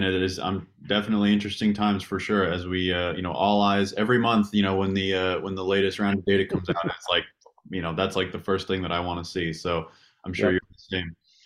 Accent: Reno, Nevada, United States; I just remember when I was a kid growing up in Reno

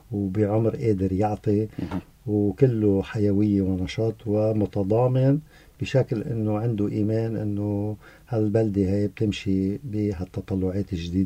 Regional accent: Kfardebian, Keserwan-Jbeil, Lebanon; اذا بنحكي عن كفر دبيان هيدي بنحبها كتير، يعني نحن مضحيين بهالبلدة، وهي أهلا لأنه الواحد يضحي فيها. هاي بلدتنا منحبها وما منتركها

